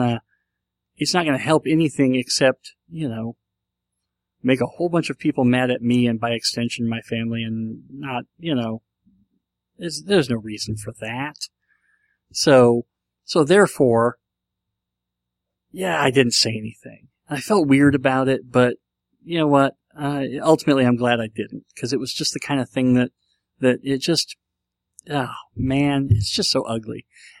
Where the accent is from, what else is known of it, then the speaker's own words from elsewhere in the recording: United States; I'm an American, I don't have an accent. We don't have any accents here.